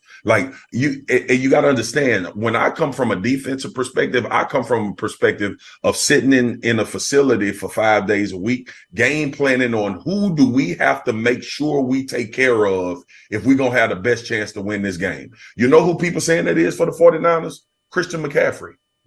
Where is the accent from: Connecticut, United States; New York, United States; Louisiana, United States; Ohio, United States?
Louisiana, United States; Baton Rouge; now in Dallas, United States; I grew up in Baton Rouge, Louisiana, was there all the way throughout college and got drafted, obviously, in Dallas.